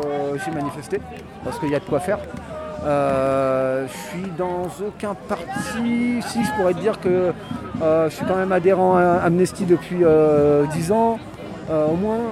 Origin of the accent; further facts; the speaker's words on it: Creil, Hauts-de-France, France; Et en fait, moi je suis né à Creil, je considère depuis longtemps que c'est déjà la banlieue, c'était notre terrain de jeu ici.